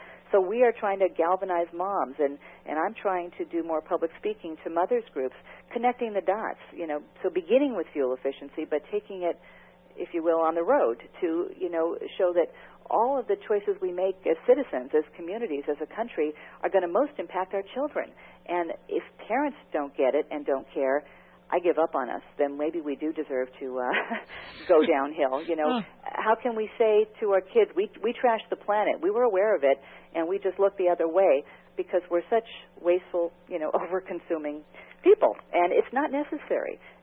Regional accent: California, United States; as many droughts as I had growing up in California

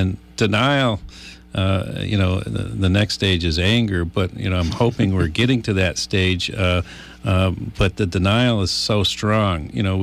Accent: Pittsford, United States; Every time I drive through my hometown of Pittsford, there's a dam that used to have a hydro turbine on it 30, 40 years ago

